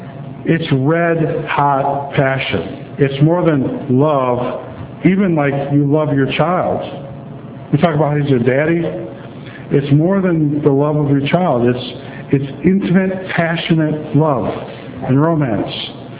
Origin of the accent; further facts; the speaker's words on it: Wisconsin, United States; Phil thought I was kidding when I come from Wisconsin, when I said there's a tavern on every corner up there, and down here there's a church.